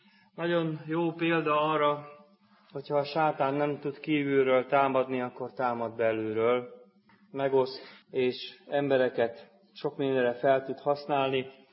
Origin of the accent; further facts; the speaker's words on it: Transdanubia, Hungary; Én a Dunántúlról származom, ott élnek a szüleim mind a mai napig egy nagy községben